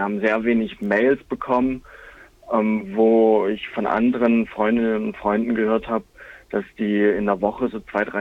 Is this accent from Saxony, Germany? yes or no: yes; Saxony, Germany; Von zu Hause, dort, wo ich herkomme, ist in der Nähe von Dresden